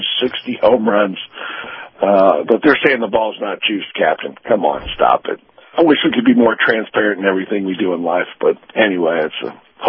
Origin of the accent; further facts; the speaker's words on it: Miami, Florida, United States; I grew up in Miami, pulled for the Dolphins, but I've been in Tampa for 40 years, and I love it here.